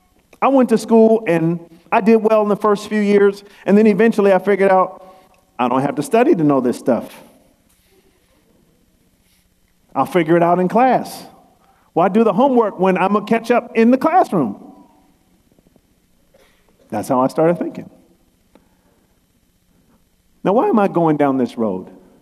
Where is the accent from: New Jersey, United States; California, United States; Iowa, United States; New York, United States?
California, United States; Oakland; I grew up in Oakland.